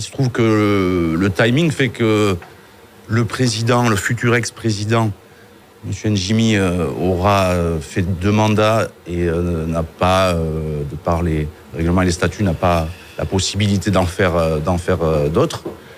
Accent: Bayonne, Nouvelle-Aquitaine, France; Vous savez, j'ai grandi à Bayonne, famille de rugby.

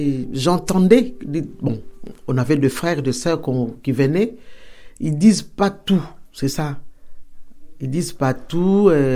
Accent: DR Congo; moved away as an adult; now in France; je suis de la nationalité, je suis une Africaine, je suis du Congo, RDC, République démocratique du Congo. J'ai 62 ans.

